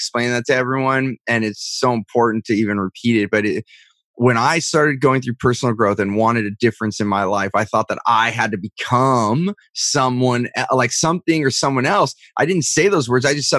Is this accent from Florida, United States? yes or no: no; California, United States; because I grew up in Silicon Valley and it's fast paced, right?